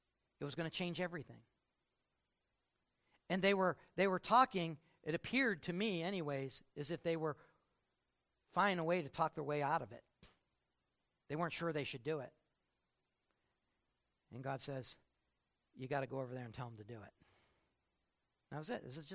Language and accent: English; Pennsylvania, United States; I'm from Pennsylvania. I'm a pastor.